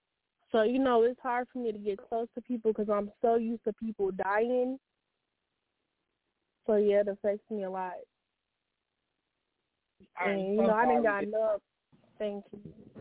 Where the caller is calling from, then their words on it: Saint Paul, Minnesota, United States; I'm calling from St. Paul.